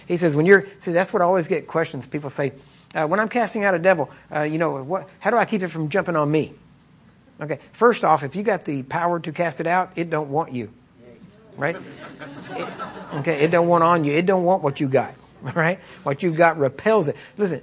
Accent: Texas, United States; That's as close as the Texan can get.

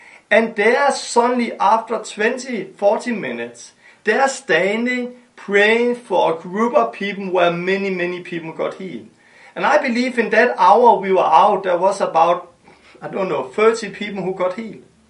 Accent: Denmark; English is a second language; and I'm from Denmark, and it's a great honor for me to say welcome to you.

